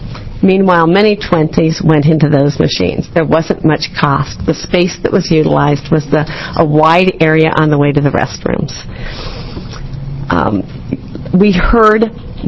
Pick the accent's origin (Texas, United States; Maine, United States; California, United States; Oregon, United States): Oregon, United States; Portland; I'm from Portland, Oregon.